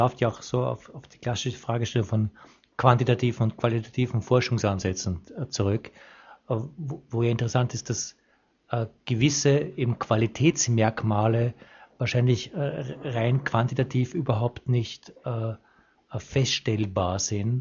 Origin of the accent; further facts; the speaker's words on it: Austria; Weil ich das sehr spannend finde, auch weil ich als Österreicher hier auch ein persönliches Interesse dran habe.